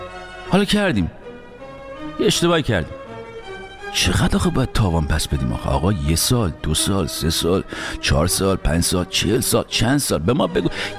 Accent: Iran; ما در کشوری بزرگ شدیم، در جایی هستیم، اهل جایی هستیم

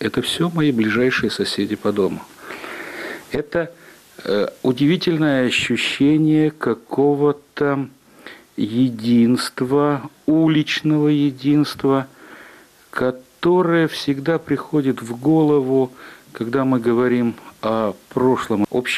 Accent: Ural, Russia; Я родился на Урале в маленьком рабочем поселке, который возник еще в 30-е годы 18 века

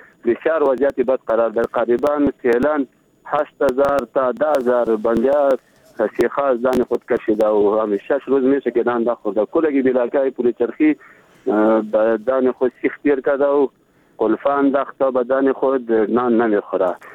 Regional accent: Baghlan, Afghanistan; از بغلان هستیم.

